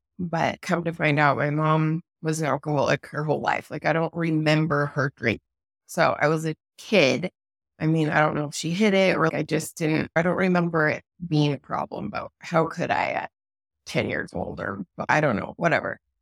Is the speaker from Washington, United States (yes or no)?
yes; Washington, United States; So I grew up in Washington State.